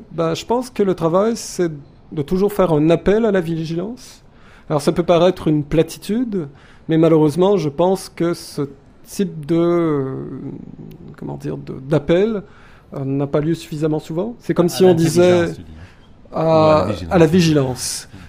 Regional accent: Quebec, Canada; C'est peut-être vrai dans certaines régions du Québec, mais moi je viens de la Beauce par exemple

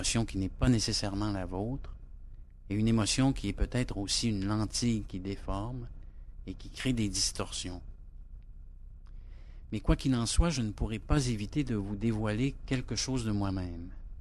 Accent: Quebec, Canada; born there; Moi, je suis né au Québec au milieu du siècle dernier, juste après la Deuxième Guerre, dans un petit village situé sur la rive nord du Saint-Laurent, à peu près à mi-chemin entre le village de Tadoussac, qui est à l'embouchure du Saguenay, et Baie-Comeau

